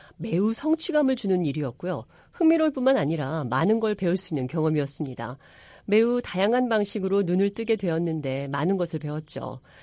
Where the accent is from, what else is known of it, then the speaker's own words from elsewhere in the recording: Guam; first language English; Korean is a second language; 저는 사실 미국령 괌에서 태어났습니다.